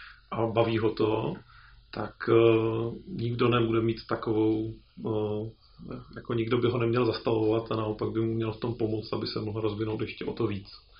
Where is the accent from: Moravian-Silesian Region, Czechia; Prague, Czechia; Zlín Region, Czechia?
Moravian-Silesian Region, Czechia; Opava; Byť jsme byli zaraz z Opavy, to znamená z nejhůře dostupného místa v republice pomalu.